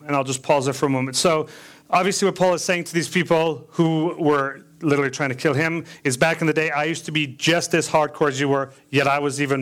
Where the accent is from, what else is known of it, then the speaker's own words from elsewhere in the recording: Minnesota, United States; also born or lived in South Africa / Wisconsin; I was born in South Africa, but I grew up in Minnesota and Wisconsin area. So the climate change for us is extremely different being here.